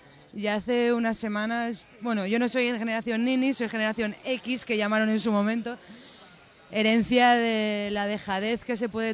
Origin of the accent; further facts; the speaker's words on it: Valencia, Valencian Community, Spain; Bueno, yo vengo de Valencia y, bueno, como sabéis, allí te tiran del pueblo si no llevas traje.